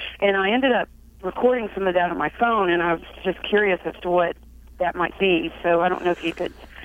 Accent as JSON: {"language": "English", "town": "Austin", "region": "Texas", "country": "United States", "lives_now": "Smithland, United States", "said": "I'm from Austin."}